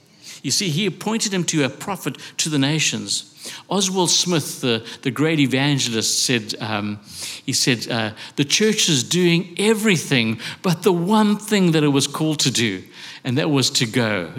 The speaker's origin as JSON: {"language": "English", "country": "South Africa", "said": "I mean, I'm a South African."}